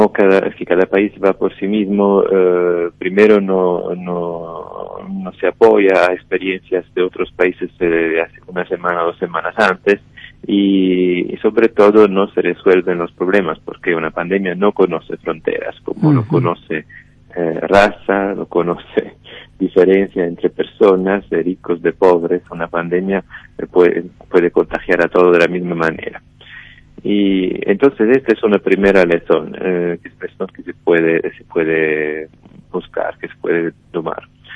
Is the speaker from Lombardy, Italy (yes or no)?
yes; Lombardy, Italy; Spanish is a second language; Yo vengo de la región de Lombardía, que es la región más contagiada de toda Italia, probablemente de toda Europa.